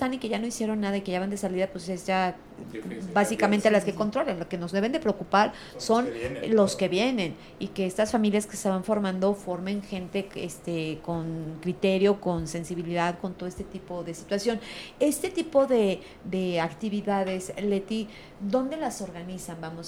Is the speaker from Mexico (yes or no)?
yes; Mexico; O sea, somos complicados los mexicanos